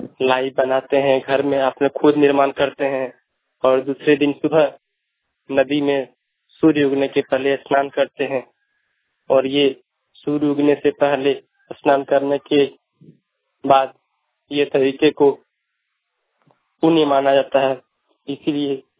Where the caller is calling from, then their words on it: Lohari, India; Deoghar district से और ग्राम लोहारी से बोल रहा हूँ।